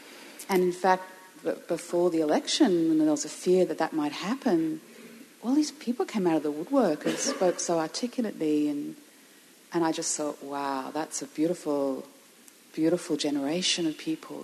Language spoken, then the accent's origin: English; Australia; now in London, United Kingdom; I'm from Australia, but I live in London.